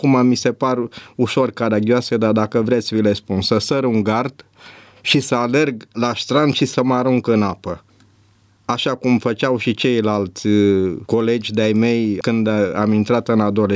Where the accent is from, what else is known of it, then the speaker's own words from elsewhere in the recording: Jimbolia, Timiș County, Romania; born there; Pe 28 iunie 1948, în cel mai frumos oraș din țară, Jimbolia, la 42 de kilometri de Timișoara.